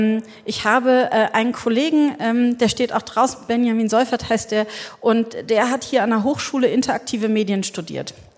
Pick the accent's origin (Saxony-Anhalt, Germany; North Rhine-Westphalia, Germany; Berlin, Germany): Berlin, Germany; Also ich bin mit 18 in Berlin, ich komme aus Berlin